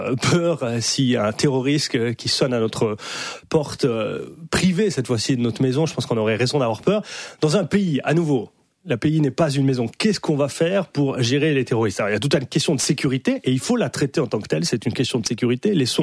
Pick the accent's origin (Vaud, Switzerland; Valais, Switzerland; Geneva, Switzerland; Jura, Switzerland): Valais, Switzerland; Moi-même, je suis originaire du Valais.